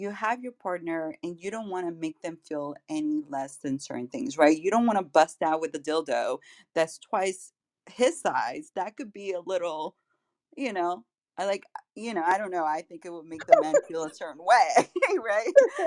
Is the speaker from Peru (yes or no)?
yes; Peru; I'm from Peru